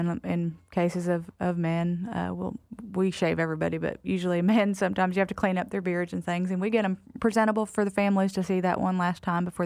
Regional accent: Florida, United States; My best friend in high school, so her family owned a funeral home, and I'm from Florida.

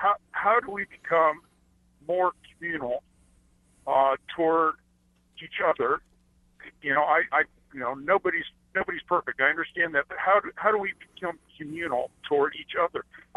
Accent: Kirkwood, Missouri, United States; now in Kansas City, United States; I grew up in Kirkwood, Missouri in the 60s during the riots. I saw a mixed race community, very productive. And I have now raised my family in the Kansas City area

